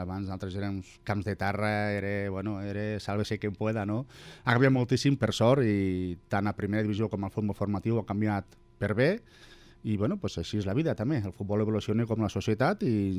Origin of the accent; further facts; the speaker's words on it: Tàrrega, Catalonia, Spain; aquí a Tàrrega tenim dos campions del món, no?